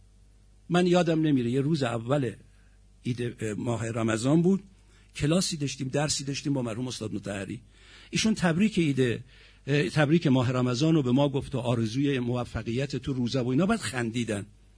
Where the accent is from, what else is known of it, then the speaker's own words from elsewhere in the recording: Tehran, Tehran Province, Iran; به من و شمایی که توی تهران بزرگ شدیم